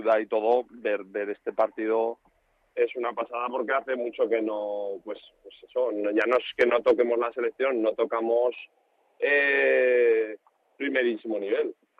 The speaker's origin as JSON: {"language": "Spanish", "country": "Spain", "said": "soy español, apasionado del fútbol"}